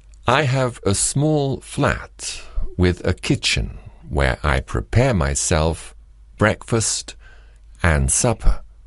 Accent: Wittmund, Lower Saxony, Germany; since I come from Vitmunt in East Friesland.

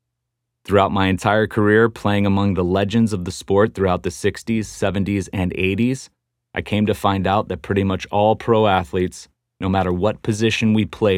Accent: Terre Haute, Indiana, United States; Growing up in Terre Haute, Indiana, I never had a professional baseball lesson, not one lesson.

